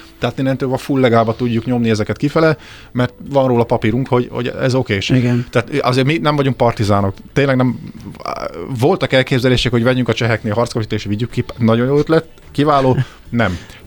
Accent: Budapest, Hungary; azt szokták, mondták régen Békás Megyeren, ahol felnőttem lakótelepén, nagy a falu, sok a hülye.

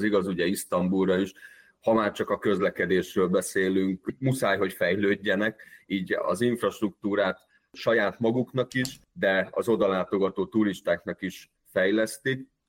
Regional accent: Hungary; főleg ha megtudják, hogy magyarok vagyunk.

